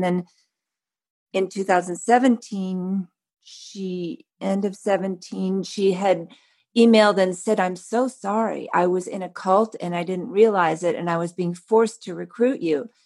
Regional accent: Los Angeles, California, United States; My father was an actor. I grew up in Los Angeles.

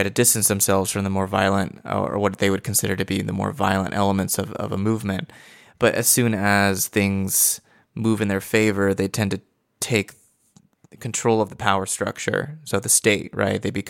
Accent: United States; because I'm an American here in the United States

